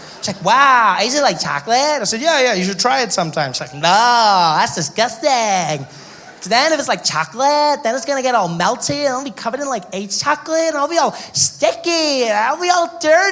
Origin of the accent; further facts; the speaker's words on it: South Africa; I'm from South Africa.